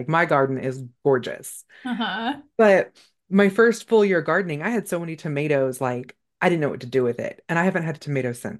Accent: California, United States; I grew up in California

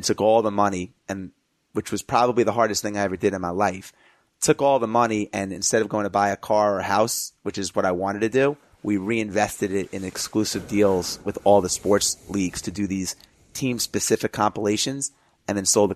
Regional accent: New York, United States; to just expose me to a whole different world that I didn't see growing up in Long Island.

